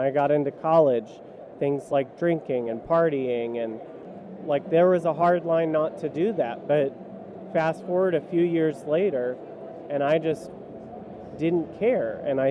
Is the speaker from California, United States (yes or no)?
yes; California, United States; I grew up in California, actually. So I grew up in a church that preached the word, but also just all the culture around me was very secular